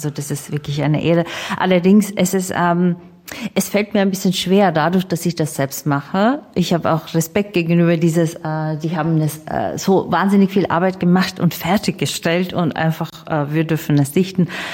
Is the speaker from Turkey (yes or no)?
yes; Istanbul, Turkey; now in Germany; Ich bin in Istanbul groß geworden